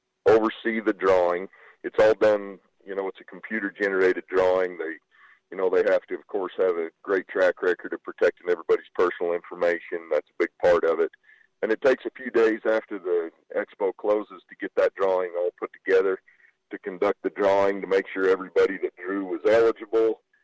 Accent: Manti, Utah, United States; I grew up in Manti, actually, is my hometown

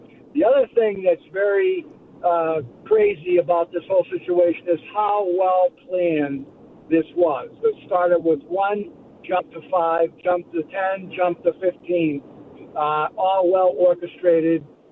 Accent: Boston, Massachusetts, United States; I grew up in Boston during the riots in, on campus at Northeastern.

